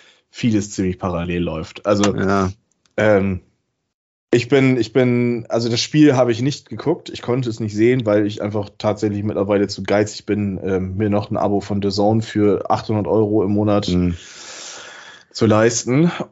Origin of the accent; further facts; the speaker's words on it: Bremen, Germany; Und das sage ich als Bremer.